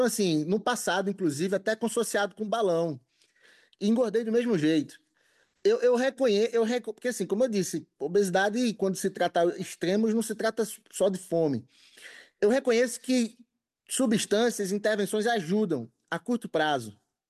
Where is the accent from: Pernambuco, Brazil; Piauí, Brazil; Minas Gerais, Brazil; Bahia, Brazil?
Pernambuco, Brazil; Recife; Em Recife é onde eu cresci, nasci, cresci, morei a vida toda.